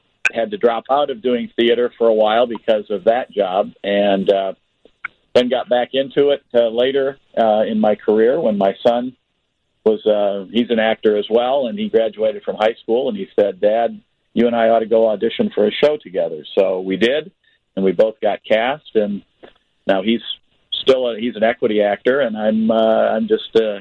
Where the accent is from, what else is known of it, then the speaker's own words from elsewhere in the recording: Iowa, United States; now in Chicago, United States; I grew up in Iowa, but I came to Chicago